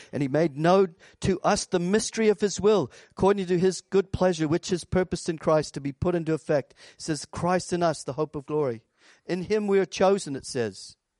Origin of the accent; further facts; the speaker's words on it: United States; now in New Zealand; as an American in the 1990s, it wasn't a very popular thing to be.